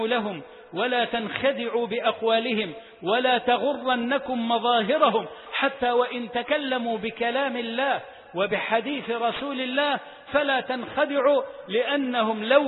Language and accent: Arabic; Egypt; بلدنا مصر